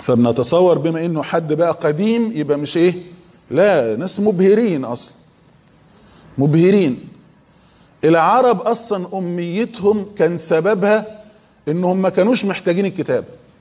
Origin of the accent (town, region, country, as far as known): Egypt